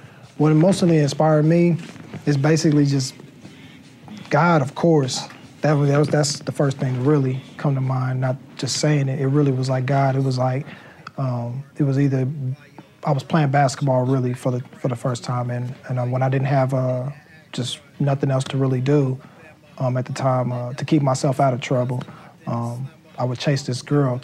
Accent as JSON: {"language": "English", "town": "Indianapolis", "region": "Indiana", "country": "United States", "tie": "born or raised there", "also_born_or_lived": "Akron, Ohio", "lives_now": "Los Angeles, United States", "said": "I was born in Akron, Ohio. I was raised in Indianapolis, Indiana, and currently I stay in Los Angeles, California."}